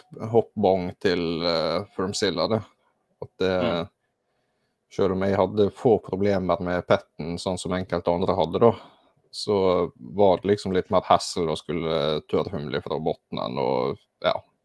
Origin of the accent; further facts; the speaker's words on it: Møre og Romsdal, Norway; Så som sunnmøring så må man tenke økonomisk når man skal ut på tur.